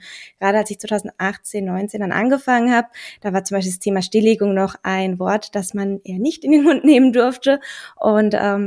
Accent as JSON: {"language": "German", "region": "Baden-Württemberg", "country": "Germany", "said": "Ich bin in Karlsruhe. Ich komme aus der Nähe von Karlsruhe."}